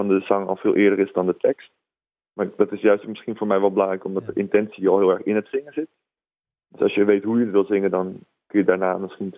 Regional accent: Vlissingen, Zeeland, Netherlands; toen schreef ik als eerste een liedje … Dat gaat over het strand waar ik ben opgegroeid.

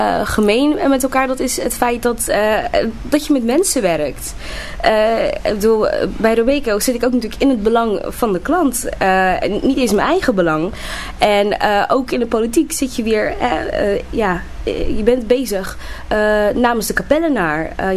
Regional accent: Capelle aan den IJssel, South Holland, Netherlands; Ik ben geboren in Rotterdam, maar ik heb mijn hele leven hier in Capelle gewoond.

